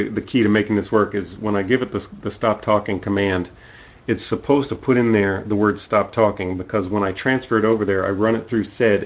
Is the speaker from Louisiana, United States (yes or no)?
yes; Louisiana, United States; also born or lived in Tennessee / Texas; I am from Louisiana